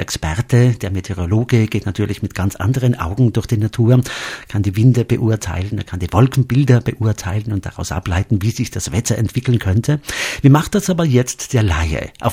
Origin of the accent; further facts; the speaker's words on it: Trentino-Alto Adige, Italy; now in Innsbruck, Austria; Diesen Aspekt finde ich als Südtiroler in Innsbruck besonders interessant.